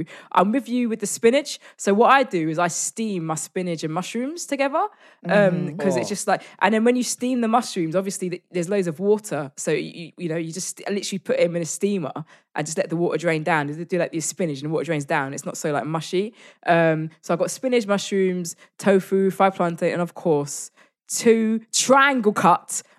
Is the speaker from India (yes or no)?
yes; India; Particularly being Indian, I mean, you go to an Indian restaurant, the meat is... second, it's not the star of the show ever.